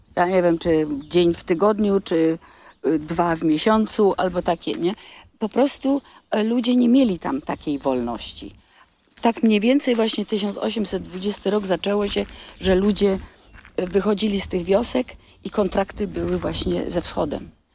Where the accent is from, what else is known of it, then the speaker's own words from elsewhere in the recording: Germany; I dlatego on jest Polakiem, a ja jestem Niemką.